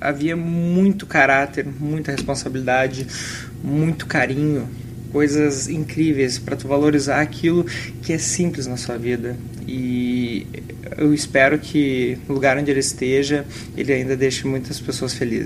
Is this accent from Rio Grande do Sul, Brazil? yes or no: yes; Cachoeirinha, Rio Grande do Sul, Brazil; Tenho 24 anos. Sou de Caxeirinha, Rio Grande do Sul, gaúcho.